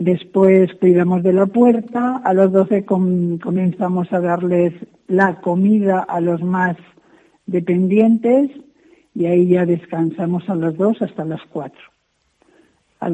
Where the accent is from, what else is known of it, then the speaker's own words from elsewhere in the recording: Palencia, Castile and León, Spain; De Palencia.